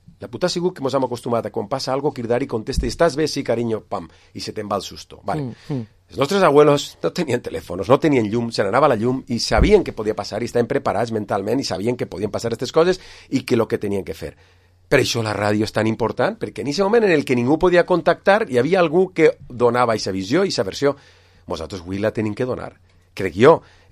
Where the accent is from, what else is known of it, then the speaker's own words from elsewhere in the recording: Vila-real, Valencian Community, Spain; tots els que som de Villarreal saben que s'inunda